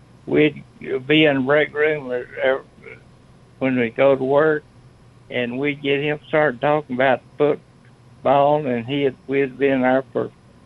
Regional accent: Guntersville, Alabama, United States; I'm from Averill, Alabama. And I'm North Alabama from Gunnersville.

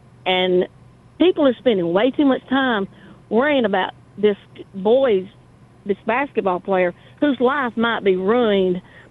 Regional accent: Alabama, United States; moved away as an adult; I was born and raised in Alabama. I moved after I got out of high school.

